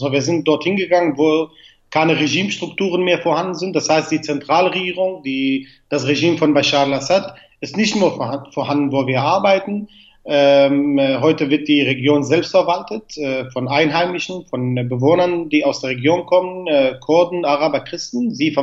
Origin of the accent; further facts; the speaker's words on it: Amuda, Al-Hasakah Governorate, Syria; moved away; in Syrien, in meiner Heimatstadt, in Amuda, die ich bis zu dem Datum 2011 seit 1990 nicht besuchen durfte. Also 23 Jahre später konnte ich erst in meine Heimatstadt zurückkehren